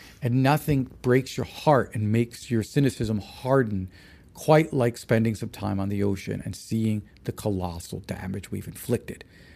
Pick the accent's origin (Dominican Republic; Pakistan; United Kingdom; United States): Dominican Republic; I've come from an island. I'm from the Dominican Republic, man.